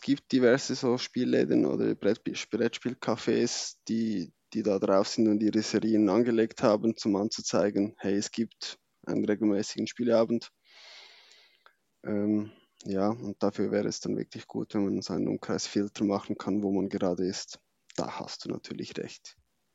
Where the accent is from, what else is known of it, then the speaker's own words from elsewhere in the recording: Switzerland; Als Schweizer ist man doch auch ein bisschen französisch unterwegs.